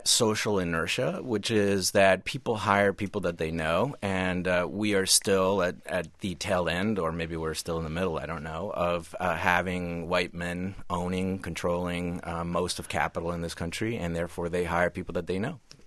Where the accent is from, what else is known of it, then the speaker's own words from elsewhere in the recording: Connecticut, United States; And because I grew up in Connecticut in the 1970s when we were the only Hispanic family in our town, I understand the non-Hispanic American very well.